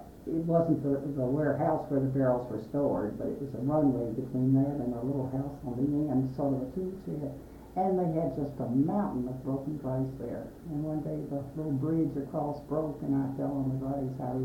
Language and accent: English; Kentucky, United States; born there; Well, I was born in Nelson County early times, which was just a little settlement with a store and a distillery and a post office.